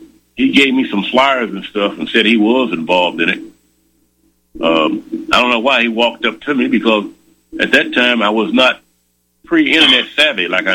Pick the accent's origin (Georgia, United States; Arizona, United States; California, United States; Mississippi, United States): Mississippi, United States; moved away as an adult; also born or lived in St. Louis / Memphis; now in Little Rock, United States; So I was born in St. Louis, December 25th, 1957. Lived in Mississippi, and when I was in my adult years, I moved to Memphis